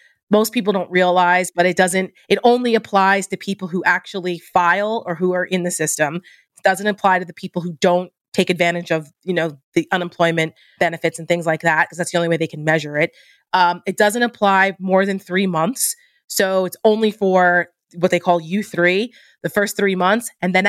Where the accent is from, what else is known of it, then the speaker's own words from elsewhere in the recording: New Jersey, United States; I'm from New Jersey. People mm-hmm. hear me talk about it all the time. I'm very mm-hmm. proud of my home state.